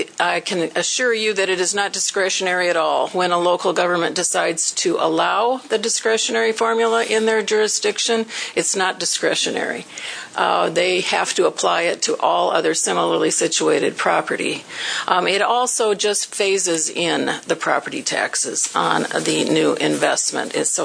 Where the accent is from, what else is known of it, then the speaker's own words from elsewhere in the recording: Minna Lake, South Dakota, United States; I'm a lawyer from Minna Lake, just west of Aberdeen